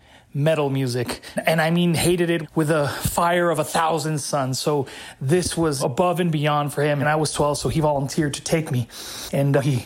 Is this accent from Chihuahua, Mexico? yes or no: yes; Ciudad Juarez, Chihuahua, Mexico; I'm from Ciudad Juarez, Chihuahua, Mexico, right across the border from El Paso, Texas.